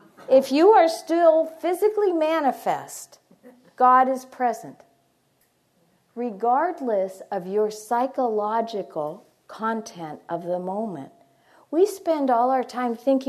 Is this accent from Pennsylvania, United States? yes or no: yes; Erie, Pennsylvania, United States; I'm from Erie, Pennsylvania, if you've ever heard of Joan Chittister or anybody like that.